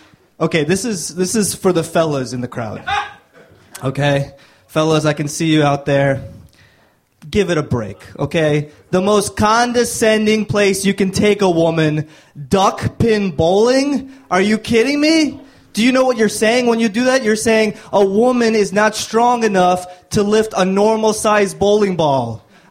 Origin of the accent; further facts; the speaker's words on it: Baltimore, Maryland, United States; So I'm from Baltimore. Is it okay in D.C., this lovely city, to tell the truth?